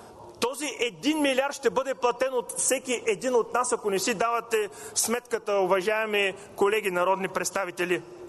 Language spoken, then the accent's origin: Bulgarian; Varna, Varna Province, Bulgaria; независимо че аз съм от Варна.